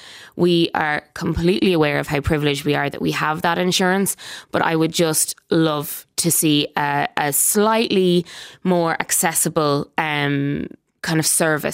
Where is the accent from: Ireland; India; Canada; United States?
Ireland; As an Irish people